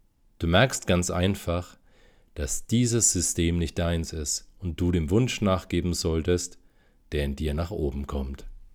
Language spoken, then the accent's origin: German; Bavaria, Germany; Grüezi sagt man überhaupt nicht bei uns in Franken, da sagt man Servus